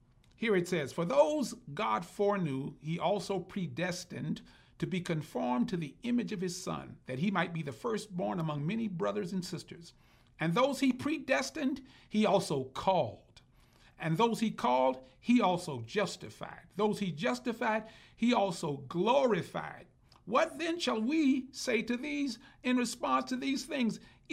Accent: the South, United States; I grew up in the South. I grew up in the time of segregation. I grew up powerless.

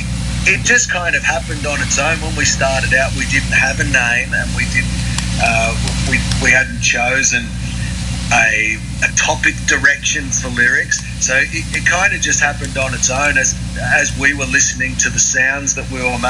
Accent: Melbourne, Victoria, Australia; So we're all from Melbourne.

